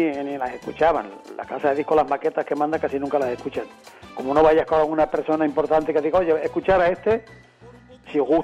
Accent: Castellar de Santiago, Castilla-La Mancha, Spain; Vecinos de mi pueblo, de Castellar de Santiago.

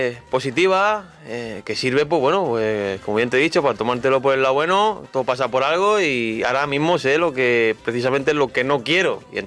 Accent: Toledo, Castilla-La Mancha, Spain; yo que soy de Toledo

